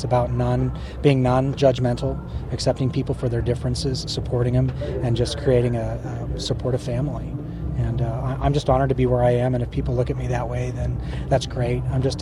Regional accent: Wyoming, United States; also born or lived in Montana; living in Montana at the time and growing up in Wyoming

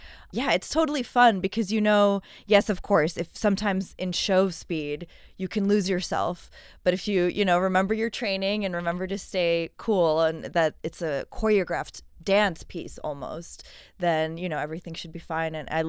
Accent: San Diego, California, United States; also born or lived in Afghanistan; now in Tucson, United States; I was born in Afghanistan, but grew up in San Diego, California. So that's sort of what I consider hometown.

